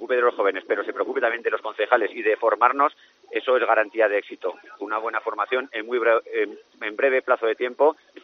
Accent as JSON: {"language": "Spanish", "town": "Jaca", "region": "Aragon", "country": "Spain", "said": "imagínate los que somos de Jaca."}